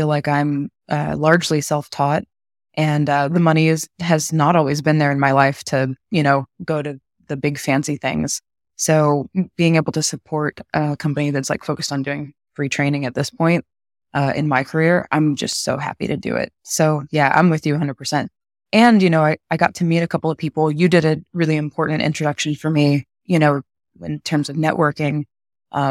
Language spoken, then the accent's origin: English; Texas, United States; So I'm a Southern girl, born and raised in Texas. I started working when I was 15.